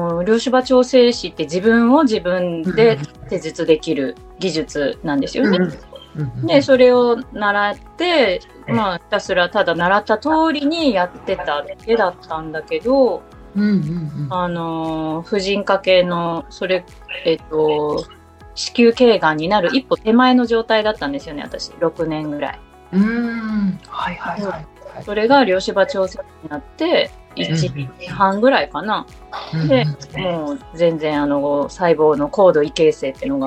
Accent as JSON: {"language": "Japanese", "region": "Fukuoka", "country": "Japan", "tie": "born or raised there", "said": "サラリーマンをやめて福岡に移住っていうか、まあ、地元が福岡なんだけど、福岡に戻ってきて"}